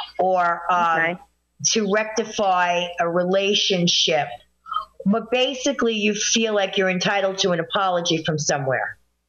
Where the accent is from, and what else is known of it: New Jersey, United States